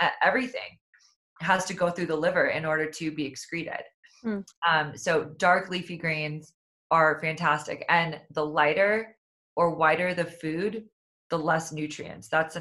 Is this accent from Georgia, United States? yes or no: no; Kansas, United States; I'm also from Kansas, so I've seen these slaughter yards and I've driven by them